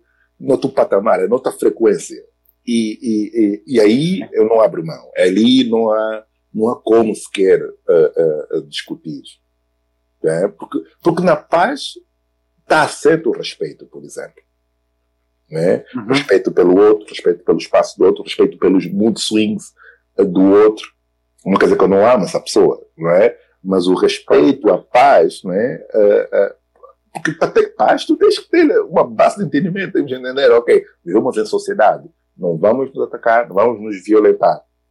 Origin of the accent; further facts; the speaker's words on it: Angola; eu venho de Angola